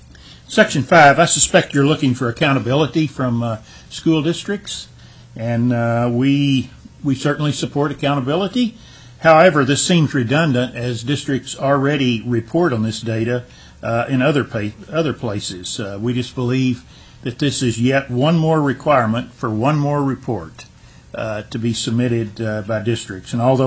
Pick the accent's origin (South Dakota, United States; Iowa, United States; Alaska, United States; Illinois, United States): Alaska, United States; Kodiak; I know in my hometown of Kodiak, many students take welding, for instance, from Kodiak College